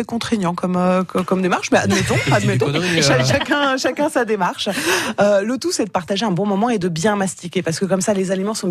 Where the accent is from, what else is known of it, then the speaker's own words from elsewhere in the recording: France; parce que on est français, on aime manger, on aime partager